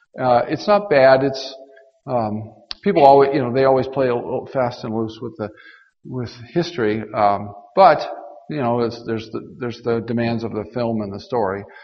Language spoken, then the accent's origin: English; Nebraska, United States; also born or lived in Kansas; I was born in Kansas, and I was raised in Nebraska. And I learned to drive in a pasture